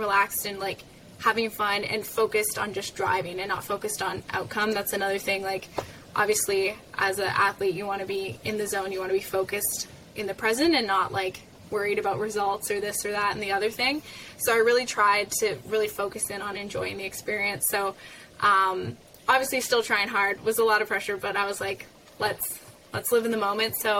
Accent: Ottawa, Ontario, Canada; I was working for this driver development company that does like simulator work and stuff in Ottawa, my hometown.

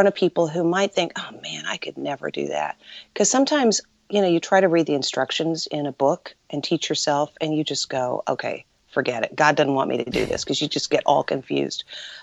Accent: Dalton, Georgia, United States; I grew up in Dalton, Georgia, and most of your listeners probably haven't heard of Dalton, Georgia

